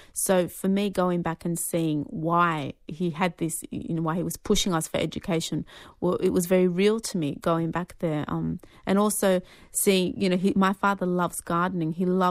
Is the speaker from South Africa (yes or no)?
no; Australia; You know, I had never appreciated that growing up in Australia with him, and you know, I'd always seen him as a Palestinian